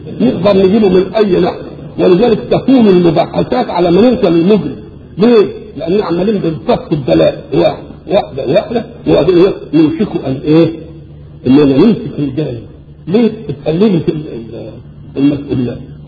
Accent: Egypt; accent: Egyptian; احنا لما نروح بلاد ان كلمناهم بلهجتنا المصريه ما تموت ولا كلمه

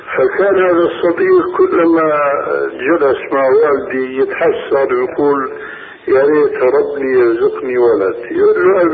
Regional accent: Syria

